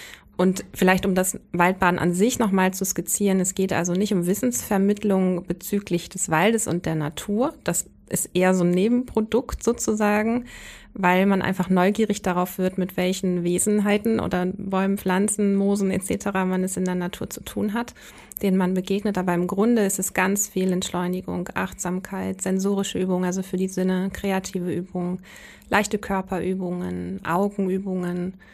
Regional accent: Schleswig-Holstein, Germany; ich komme ja aus der Region Sachsenwald im Südosten von Hamburg

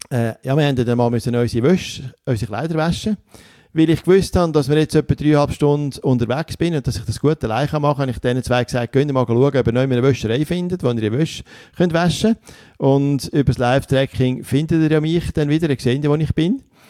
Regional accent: Switzerland; Also bei uns in der Schweiz ist es am anstrengendsten zum Fahren mit dem Rollstuhl

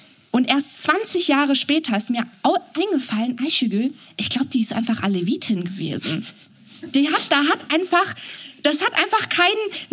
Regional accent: Cologne, North Rhine-Westphalia, Germany; ich komme aus Köln und ich habe viel Zeit in Köln-Mülheim verbracht, am Wiener Platz.

